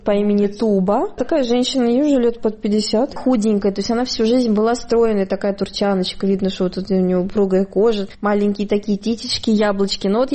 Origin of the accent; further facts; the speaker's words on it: North Caucasus, Russia; еще не додумала сказать, что я из России. Я всегда говорю, что я с Кавказа, Кавказия, да.